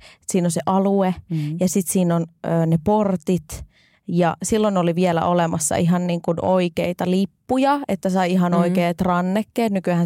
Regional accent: Turku, Southwest Finland, Finland; olin itse turkulainen alun perin

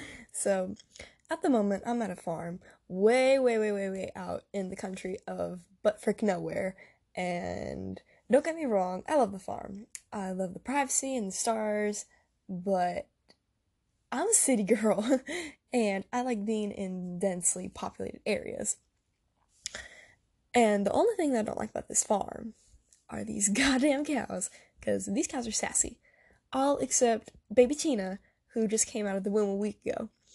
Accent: Honolulu, Hawaii, United States; born there; now in Florida, United States; I was born in Honolulu, Hawaii, in the USA, and I've lived all over the United States due to my dad's military career, and right now I live in Florida

